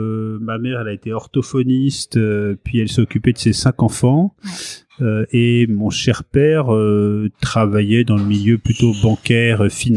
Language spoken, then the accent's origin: French; Paris, Île-de-France, France; also born or lived in Fécamp; Moi, je suis né à Paris, je suis un pur parisien. J'ai grandi dans un coin qui était la porte de Clichy à Paris, donc dans le 17e, entre la porte de Clichy et la porte Pouchet.